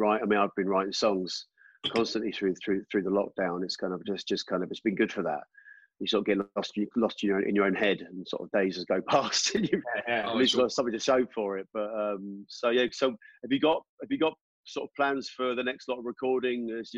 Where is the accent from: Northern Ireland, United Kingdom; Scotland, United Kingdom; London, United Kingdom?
London, United Kingdom; Twickenham; I mean, I'm from Twickenham myself, and I sort of know Kingston quite well.